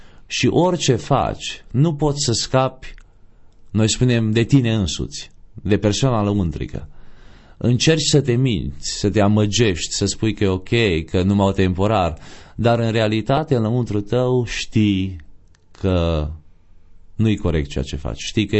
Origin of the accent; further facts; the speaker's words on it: Ineu, Arad County, Romania; eu am crescut în Ineu, județul Arad